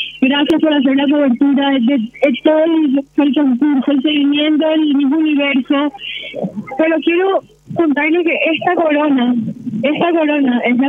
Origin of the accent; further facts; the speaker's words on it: Villarrica, Guairá, Paraguay; now in Asunción, Paraguay; Vamos a mudar a Asunción. Nosotros somos de Villarrica.